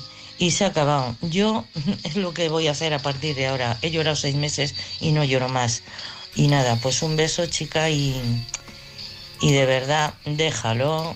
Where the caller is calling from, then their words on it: Madrid, Community of Madrid, Spain; de Madrid.